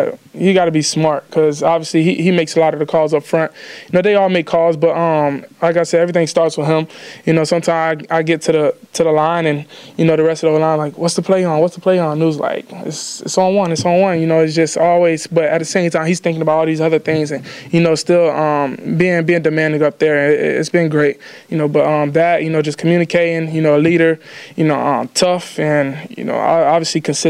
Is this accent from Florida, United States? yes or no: yes; Florida, United States; Like, I'm from Florida. You know, I've been away for like 6 years.